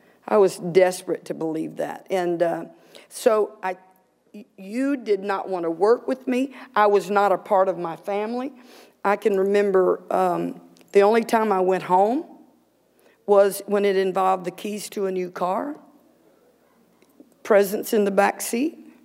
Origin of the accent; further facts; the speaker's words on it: Texas, United States; I got to look good, partly because I'm from Texas.